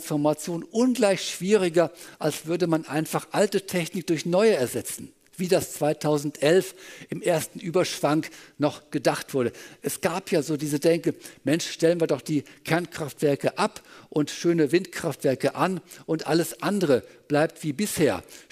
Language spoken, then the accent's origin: German; North Rhine-Westphalia, Germany; Ich bin aufgewachsen in Westfalen auf einem einsamen Bauernhof.